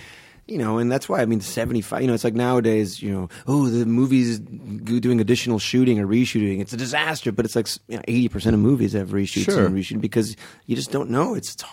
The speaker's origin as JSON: {"language": "English", "town": "Kendall", "region": "Florida", "country": "United States", "tie": "born or raised there", "also_born_or_lived": "Palm Beach", "said": "So yeah, mostly South Florida. I was in Kendall, and then I went to high school in Palm Beach."}